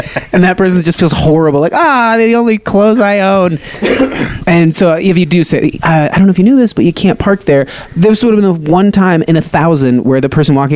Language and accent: English; Nevada, United States; I get it because I'm from Nevada, and when people say Nevada, I won't stand for it.